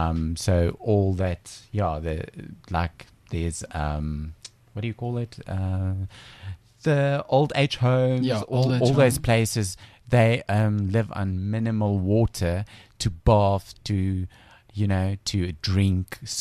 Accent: Bloemfontein, Free State, South Africa; Winberg, because I'm from the Free State in Bloemfontein, so it's Winberg, eigenlijk.

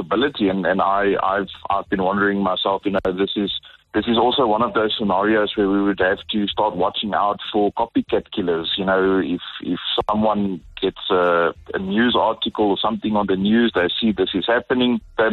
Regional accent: South Africa; But as women, as South African citizens, whether you're male or female, we have to start arming ourselves.

